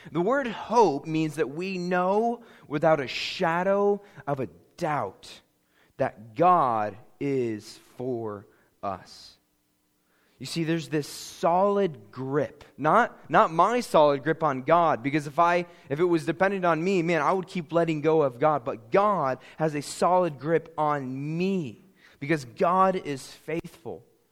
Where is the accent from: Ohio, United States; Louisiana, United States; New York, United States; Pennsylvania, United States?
Pennsylvania, United States; I went to school in Virginia. I was from Pennsylvania.